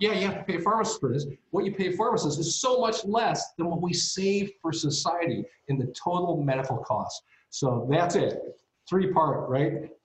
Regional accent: Ohio, United States; I came from Ohio, which is an amazing state.

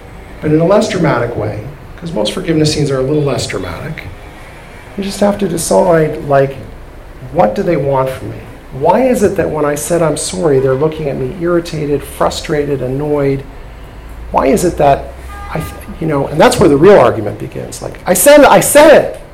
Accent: Canada; So I'm a Canadian originally.

